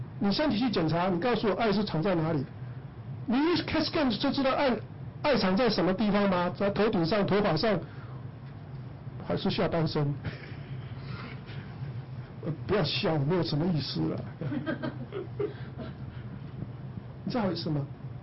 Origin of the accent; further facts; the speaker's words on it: Taiwan; 我们台湾人在讲说一夜大一寸，